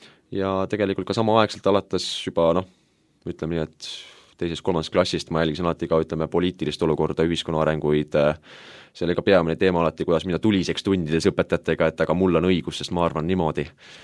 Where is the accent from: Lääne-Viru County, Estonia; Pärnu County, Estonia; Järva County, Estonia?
Järva County, Estonia; Kaalepi; Jah, ma olen pärit Albu vallast, peaaegu Vargamäelt, selline küla nagu Kaalepi, kust on ka saad samast lähedalt pärit